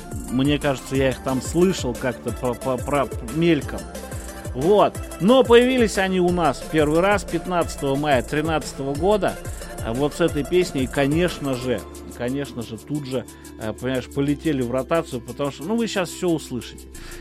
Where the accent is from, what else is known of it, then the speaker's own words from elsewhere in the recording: Tula, Tula Oblast, Russia; Хоть я самый туляк, но я в Тулу возвращаться вообще никак не хотел.